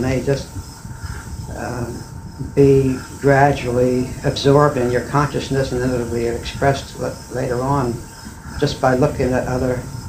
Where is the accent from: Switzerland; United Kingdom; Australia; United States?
United States; Swarthmore, Pennsylvania; from the time I was six, I grew up in Swarthmore, Pennsylvania.